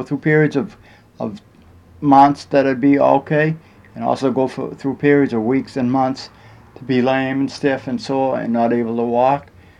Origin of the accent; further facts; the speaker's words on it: Brockton, Massachusetts, United States; I grew up in Brockton with my family, my mother, father, and I had a total of 10 children in the family. I was one of the 10.